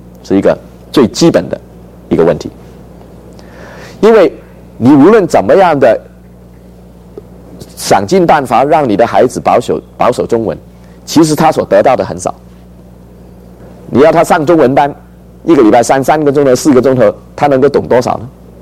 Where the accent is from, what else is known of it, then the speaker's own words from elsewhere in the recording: Hong Kong; now in United States; 到我们长大的时候，我们在香港长大，变成中国人了。